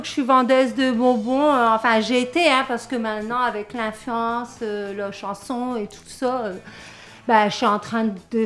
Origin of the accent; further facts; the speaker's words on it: Hauts-de-France, France; Alors moi, je viens de Wanin. C'est un petit peu à 20 minutes de Lille, à côté de la frontière de la Belgique. Voilà. Mes parents, ils habitent là-bas. Toute ma famille, elle habite là-bas. Je viens de là-bas.